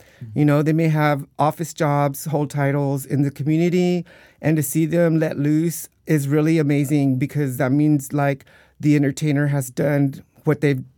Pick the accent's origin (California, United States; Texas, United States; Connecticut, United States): Texas, United States; Dallas; I'm from Dallas originally, in Dallas, Texas